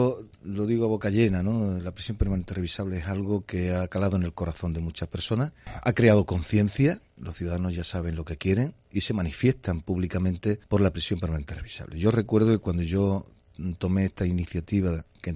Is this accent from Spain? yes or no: yes; Spain; en el Estado, que somos todos los españoles